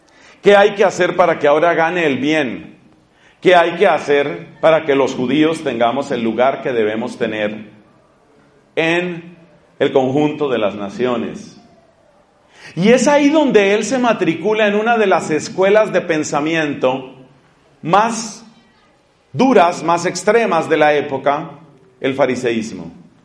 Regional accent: Colombia; Es una pregunta que nosotros nos hemos encontrado en mi país, en Colombia

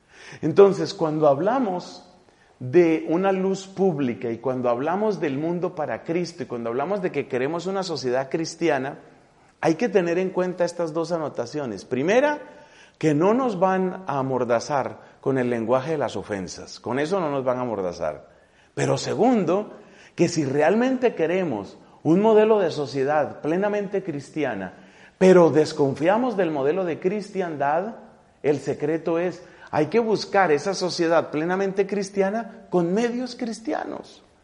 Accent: Colombia; en ese rincón, que es un rincón del departamento, en mi país, del departamento de Boyacá

